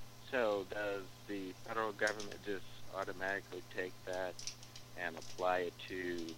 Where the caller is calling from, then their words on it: Waldorf, Maryland, United States; I'm calling from Waldorf, Maryland.